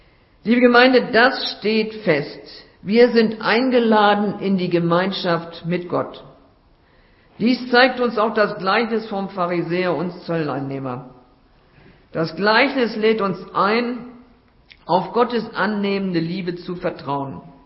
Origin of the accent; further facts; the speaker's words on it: Bludenz, Vorarlberg, Austria; In Bludenz, wo ich herkomme, wo ich so lange gearbeitet habe